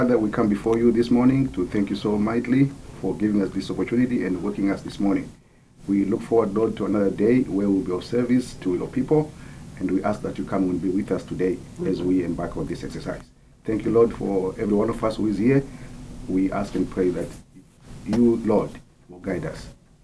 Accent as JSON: {"language": "English", "country": "Zimbabwe", "moved": "yes", "lives_now": "United States", "said": "I am from Zimbabwe. I came here in 2000, and I landed in Berry Springs because that's where I knew somebody."}